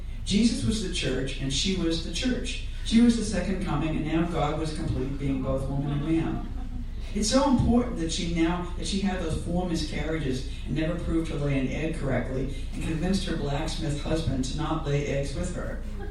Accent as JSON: {"language": "English", "region": "Massachusetts", "country": "United States", "tie": "born or raised there", "said": "I began my week of relaxing and working and being in my home state."}